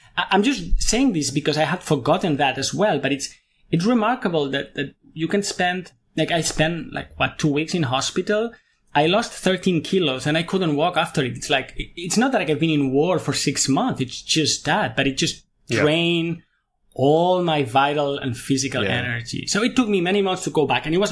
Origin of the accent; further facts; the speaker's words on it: Spain; I'm from Spain, so it's a Catholic country.